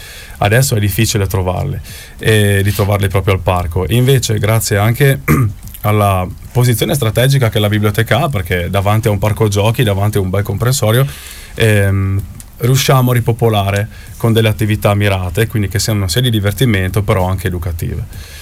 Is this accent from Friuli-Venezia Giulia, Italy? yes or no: yes; Tolmezzo, Friuli-Venezia Giulia, Italy; Io vengo da Tolmezzo e, ok, sono abituato a vedere tanti bambini